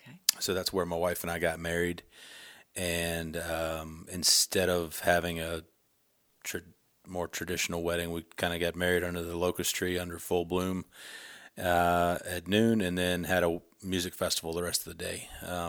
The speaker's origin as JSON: {"language": "English", "country": "United States", "lives_now": "Sandpoint, United States", "said": "I came from Virginia, West Virginia. I always wanted to be out west."}